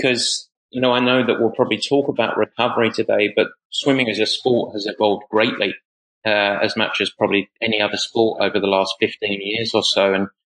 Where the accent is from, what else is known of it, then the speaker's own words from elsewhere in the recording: Southend, East of England, United Kingdom; moved away as an adult; I'm originally from South End in Essex. So an Essex boy of all things. And I left in the early 90s.